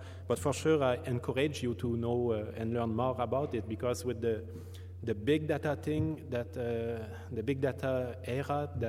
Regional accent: Montreal, Quebec, Canada; So I'm from Montreal, Quebec, Canada.

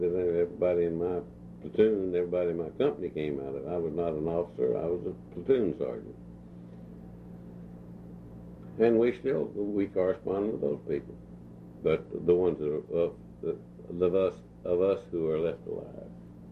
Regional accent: Alabama, United States; And I'm from Alabama, and he had been at LSU, and I had not seen my older brother many times since 1936.

